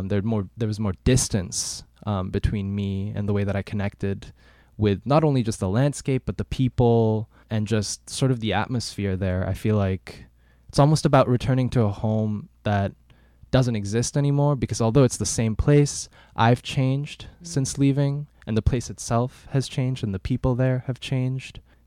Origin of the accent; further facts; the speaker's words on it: Sikkim, India; also born or lived in Mauritius; I grew up in Sikkim from the ages of 9 through 15. And prior to that, I was actually in Mauritius, which is where my dad is from.